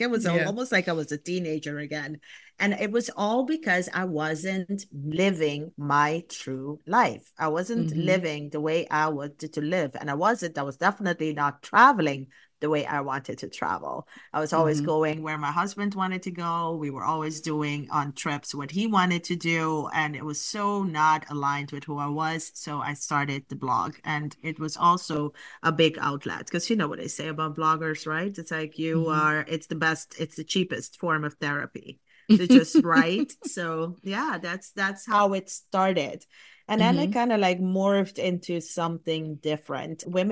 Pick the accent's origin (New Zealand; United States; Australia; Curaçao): Curaçao; moved away as an adult; also born or lived in Netherlands; so I was born and raised in Curacao, like so many of us back then and even now, we when we want to go to university and expand our education, we usually get off the island.